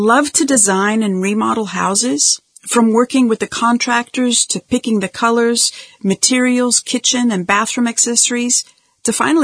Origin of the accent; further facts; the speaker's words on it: Melbourne, Victoria, Australia; in my hometown of Melbourne.